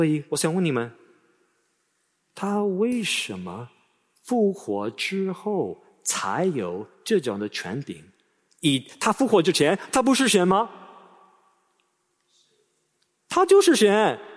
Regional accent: China; 因为我是个中国人。

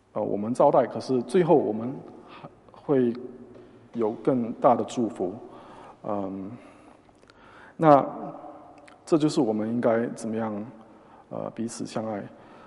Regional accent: Singapore; 他们知道我是从新加坡来的

